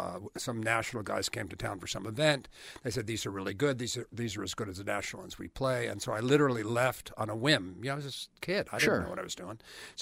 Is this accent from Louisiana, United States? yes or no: no; New York, United States; moved away as an adult; now in Arizona, United States; Grew up in New York.